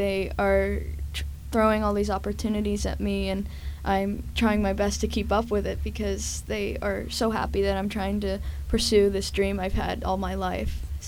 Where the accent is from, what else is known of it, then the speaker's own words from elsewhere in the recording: Aspen, Colorado, United States; I'm from Aspen, Colorado.